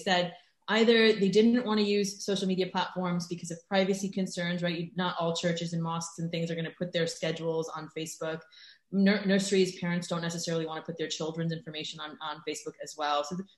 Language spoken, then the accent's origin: English; United States; I am American, if you can't tell.